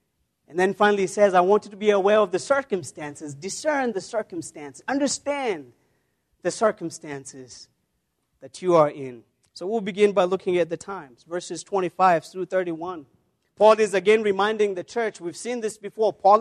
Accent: Kenya; every time I tell people that I'm from Kenya, they always assume and think that I'm a long-distance runner.

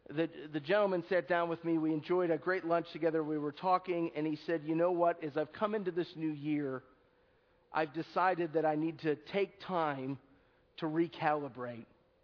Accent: Buffalo, New York, United States; I grew up in Buffalo, New York, and I was somewhat indifferent to the Steelers.

